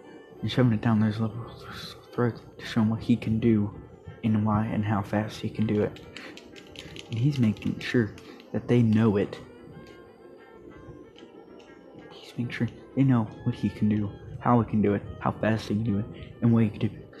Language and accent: English; United States; because I'm proud to say I'm an American.